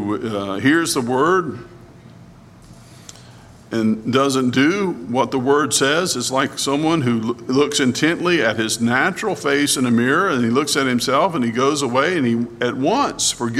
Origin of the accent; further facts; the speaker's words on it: Alabama, United States; I'd been bitten thousands and thousands of times as growing up in South Alabama.